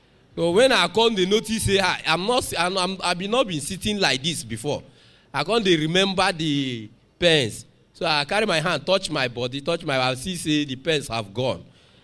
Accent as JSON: {"language": "English", "region": "Enugu State", "country": "Nigeria", "said": "I'm from Enugu State."}